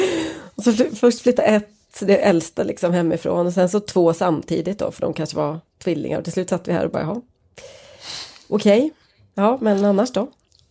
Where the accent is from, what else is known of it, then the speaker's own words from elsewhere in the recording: northern Sweden, Sweden; där jag kommer från så tycker vi liksom att i södra Sverige så är de ju att betrakta som från Medelhavet eller ja, någonting åt det hållet i alla fall.